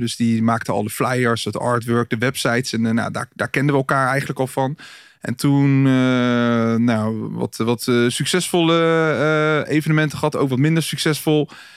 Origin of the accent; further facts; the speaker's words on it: The Hague, South Holland, Netherlands; Ja, dus ik kom uit Den Haag. Zal je waarschijnlijk ook wel horen.